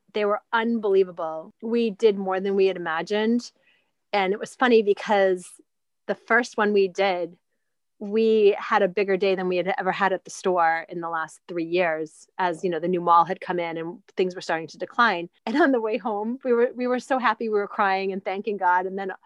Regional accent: Horseneck Beach, Massachusetts, United States; I've born and raised on Horseneck Beach. Like, Cape Cod is my heart.

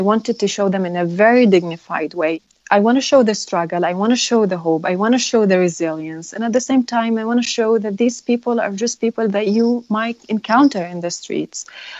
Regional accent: Yemen; I was born and raised in Yemen, and I only hold a Yemeni passport.

